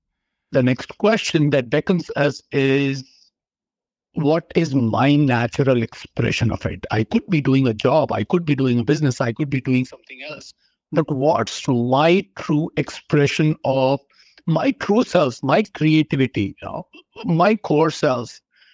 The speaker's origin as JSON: {"language": "English", "country": "India", "moved": "as an adult", "lives_now": "United States", "said": "So I am originally from India. I've lived and worked there for a large part of my life before I moved to the U.S."}